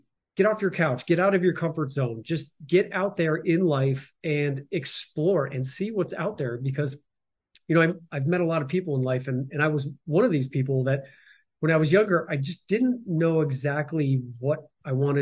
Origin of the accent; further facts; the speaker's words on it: Midwest, United States; I'm sure you guys know, growing up in Midwest, it's, a lot of that people pleasing